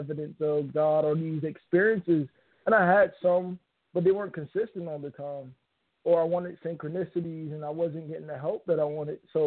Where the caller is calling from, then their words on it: Virginia, United States; I'm calling from Virginia.